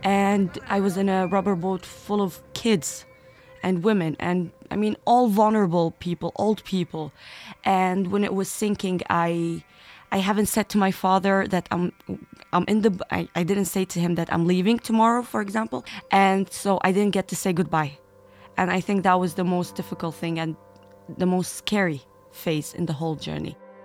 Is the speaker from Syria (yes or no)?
yes; Syria; English is a second language; moved away; And at the moment that I say I'm from Syria, everything has changed.